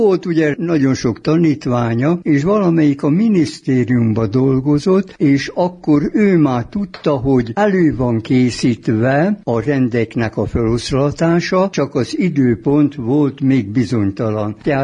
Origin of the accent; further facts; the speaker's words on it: Galambok, Zala, Hungary; born there; Galambok volt a szülőfalum, a Zalakaros mellett van, a fürdő mellett.